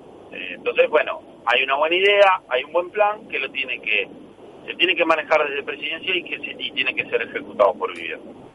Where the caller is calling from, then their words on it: Canelones, Uruguay; Vengo de la ciudad de Canelones